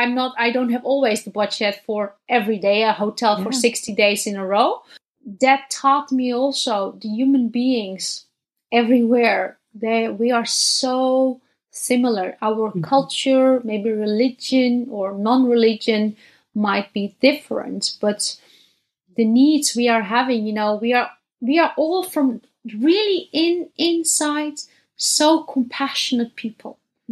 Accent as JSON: {"language": "English", "country": "Netherlands", "also_born_or_lived": "Denmark / Istanbul", "said": "But beside living in Denmark, Istanbul, and of course I'm from Netherlands"}